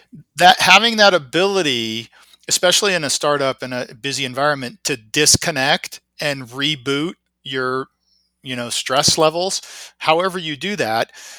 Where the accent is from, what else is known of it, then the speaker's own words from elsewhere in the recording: Seattle, Washington, United States; I'm from Seattle. I'm biased.